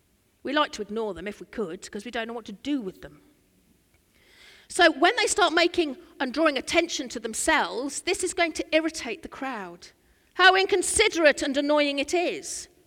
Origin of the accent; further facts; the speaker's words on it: East of England, United Kingdom; I'm from Norfolk